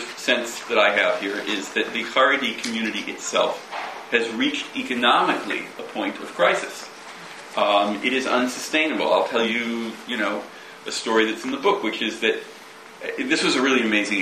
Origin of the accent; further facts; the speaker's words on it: United States; Growing up in the United States in the 60s and 70s